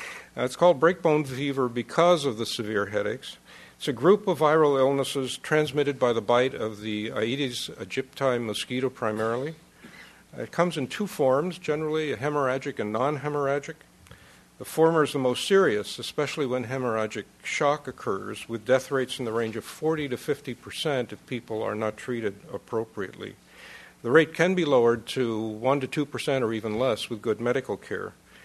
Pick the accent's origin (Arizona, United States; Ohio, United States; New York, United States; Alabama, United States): Ohio, United States; a country the size of my home state, Ohio.